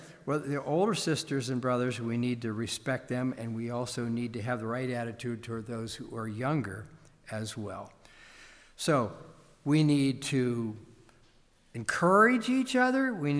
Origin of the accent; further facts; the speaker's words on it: Pennsylvania, United States; I grew up near Pittsburgh, and it seems like people who come from the Pittsburgh area, no matter where they live, and I haven't lived in Pittsburgh since I graduated from high school and went off to college